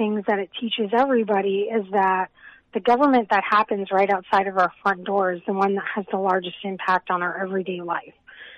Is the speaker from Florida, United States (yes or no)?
yes; Florida, United States; moved away as an adult; now in Iowa, United States; I'm actually originally from Florida. I lived there my whole life. I didn't leave there until I came to Iowa nearly 4 years ago.